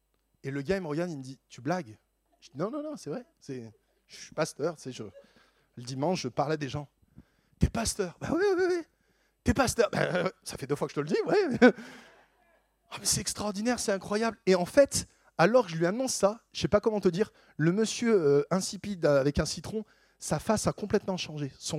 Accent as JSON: {"language": "French", "town": "Grenoble", "region": "Auvergne-Rhône-Alpes", "country": "France", "said": "Et puis moi, écoute, je viens de Grenoble."}